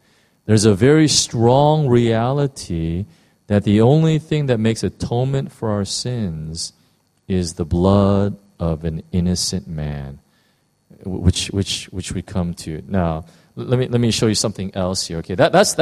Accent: United States; Now, as an American, you know, I am just horrified.

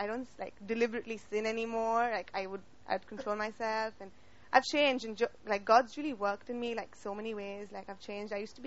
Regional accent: India; So my father's family was Catholic, like they've always been Catholic. But I'm from India, so my mother's family was Hindu.

